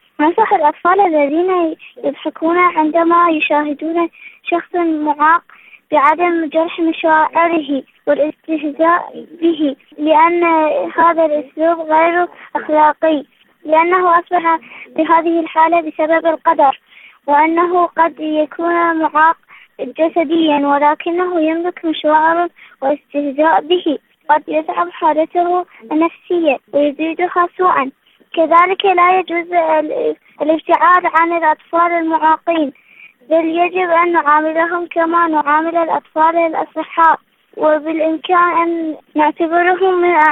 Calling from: Iraq; من العراق.

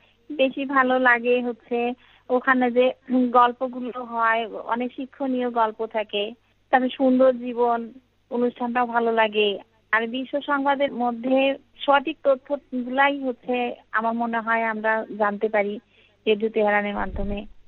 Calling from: Rangpur, Rangpur Division, Bangladesh; আমি IRIB fan ক্লাবের সদস্য, বাসা রংপুর।

